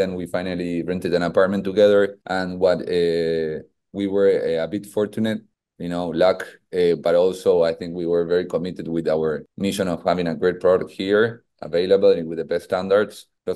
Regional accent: Argentina; English is a second language; moved away as an adult; now in Miami, United States; I live in Miami and I'm an Argentinian. I came from Argentina almost a year and a half ago. I arrived to Miami.

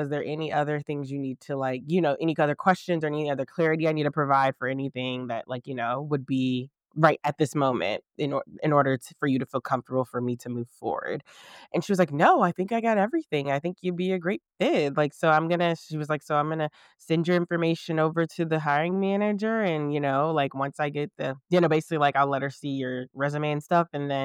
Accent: East Coast, United States; I was like, yeah, you know what? I'm from the East Coast. I'm willing to relocate.

